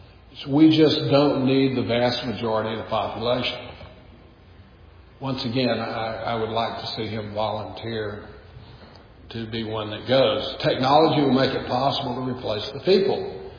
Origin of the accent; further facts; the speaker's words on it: Texas, United States; Now, I grew up in Texas, and, you know, it doesn't have a state income tax and some other things.